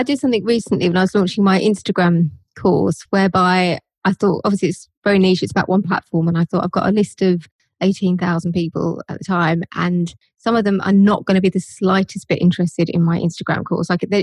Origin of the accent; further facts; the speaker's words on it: Liverpool, North West England, United Kingdom; I'm originally from Liverpool, even though I don't sound like it.